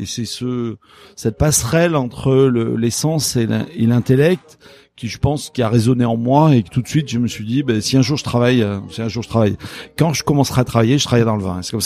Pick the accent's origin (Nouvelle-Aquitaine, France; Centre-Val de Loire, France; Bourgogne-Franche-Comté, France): Nouvelle-Aquitaine, France; alors moi je suis originaire de Gironde. J'ai vécu à La Réole, donc pas très loin du domaine.